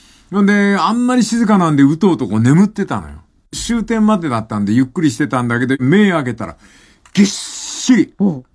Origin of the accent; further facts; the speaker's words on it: Kyushu, Japan; 九州に行った。はい、博多、熊本だったの、はい。やかましい、やかましい。それは自分のふるさとだから何の抵抗もないけど